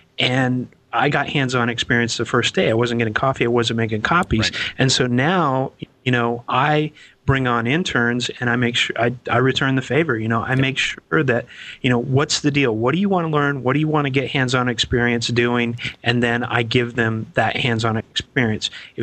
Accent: Petaluma, California, United States; I'm from Petaluma.

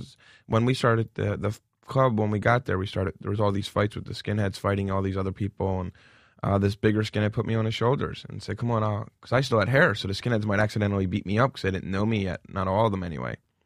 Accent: Philadelphia, Pennsylvania, United States; talking to me about growing up in Philly

